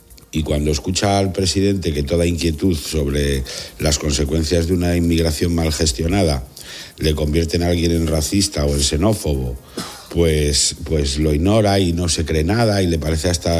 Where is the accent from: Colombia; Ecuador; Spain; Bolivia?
Spain; Alcalá de Henares, Community of Madrid; Para los que somos de Alcalá